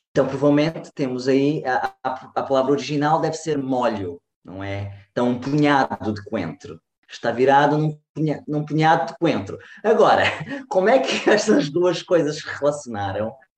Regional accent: Azores, Portugal; accent: Azorean; Eu não consigo falar a expressão sem o sotaque dos Açores, ok?

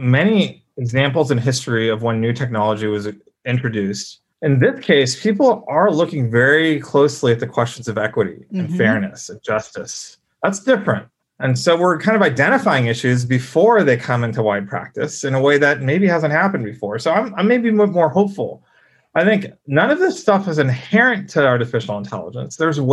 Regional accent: United States; born there; My mom worked out in like the rural areas of India, before I came here. I was born in the United States, but I heard stories about that.

